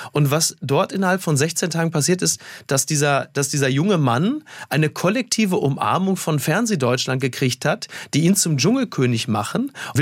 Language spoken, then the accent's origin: German; Castrop-Rauxel, North Rhine-Westphalia, Germany; Ja, und zwar für meine Heimatstadt Castrop-Rauxel, deren Stadtwappen auch blau-gelb ist.